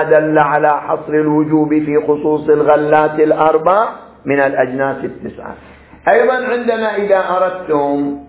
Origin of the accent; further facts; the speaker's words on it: Qatif, Eastern Province, Saudi Arabia; في بلادنا القطيف على سبيل المثال